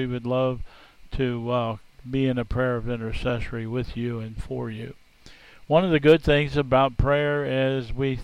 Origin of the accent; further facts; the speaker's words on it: Pennsylvania, United States; I'm from Pennsylvania originally, And on our license plates, it used to say, "You have a friend in Pennsylvania."